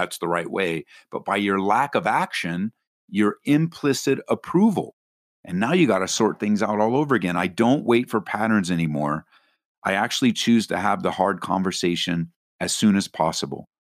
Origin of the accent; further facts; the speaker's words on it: California, United States; now in Aurora, United States; We moved out here from Southern California, where I grew up, to plant the church.